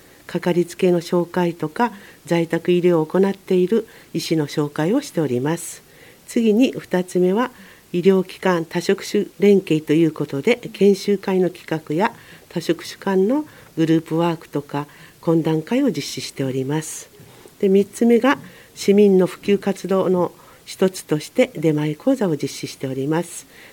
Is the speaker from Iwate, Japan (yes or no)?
no; Kumamoto, Japan; born there; now in Fujisawa, Japan; 私は先ほどお話ししましたように、熊本県で生まれて、藤沢っていうところは全く知りませんでしたが、藤沢は東京に58分、藤沢の鎌倉とか江ノ島とかそういうのに憧れてまして、ぜひ神奈川の方に行きたいなと思って来ました。